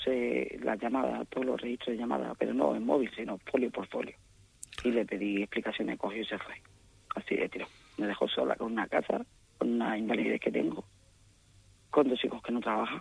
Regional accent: Sevilla, Andalusia, Spain; moved away as an adult; now in Madrid, Spain; yo soy de Sevilla, no soy de aquí, de Madrid.

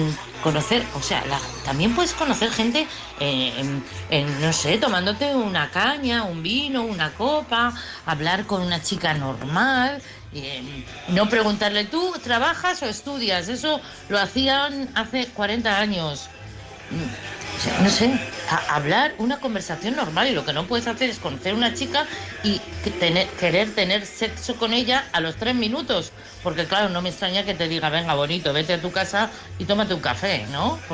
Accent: Madrid, Community of Madrid, Spain; de Madrid, ya lo sabéis que soy de Madrid.

